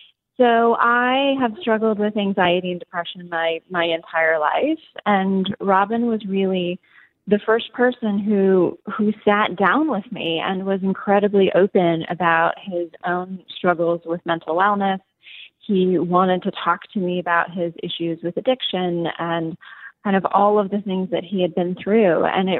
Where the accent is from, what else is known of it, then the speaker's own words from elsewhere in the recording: Canada; Yeah, so I'm Canadian.